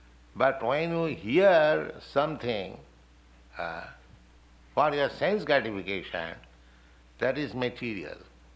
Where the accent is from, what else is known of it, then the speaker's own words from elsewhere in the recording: India; Just like you are American, I am Indian. We are not concerned about hearing about Indian and American.